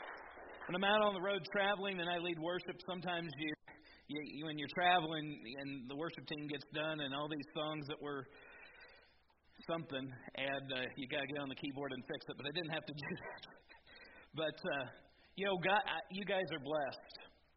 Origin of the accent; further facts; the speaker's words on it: Atwood, Illinois, United States; I'm from Atwood, Illinois, which is just up by Tuscola, or Arthur.